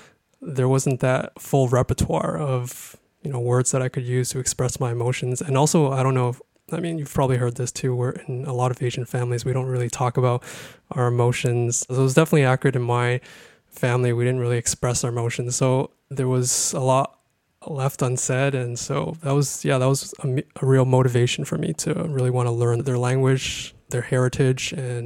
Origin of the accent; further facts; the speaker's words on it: Toronto, Ontario, Canada; I'm from Toronto, Canada.